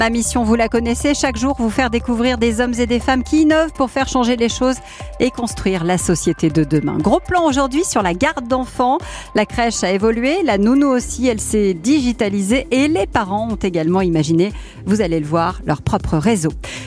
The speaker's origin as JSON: {"language": "French", "country": "France", "said": "chez nous en France"}